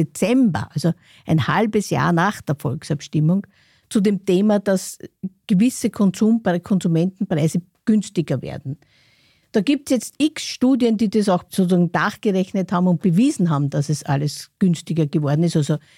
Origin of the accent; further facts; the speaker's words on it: Austria; So wie uns zum Beispiel als Österreicher